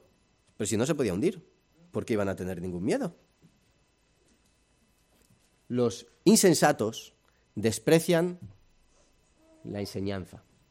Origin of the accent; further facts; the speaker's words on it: Madrid, Community of Madrid, Spain; Yo que soy madrileño, hijo de madrileños, padre de madrileños, vivo al lado de una calle que son creo que 4 carriles por lado.